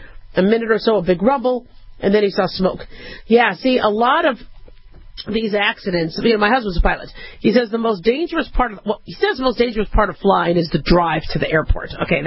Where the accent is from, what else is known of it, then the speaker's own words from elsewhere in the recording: Las Vegas, Nevada, United States; after having a heart procedure for a blocked artery in my hometown, Las Vegas, Nevada.